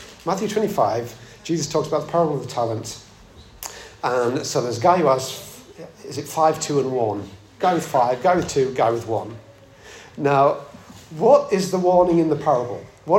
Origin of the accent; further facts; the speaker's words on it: East of England, United Kingdom; I'm going to come next time I'm in Hertfordshire because I'm from Hertfordshire.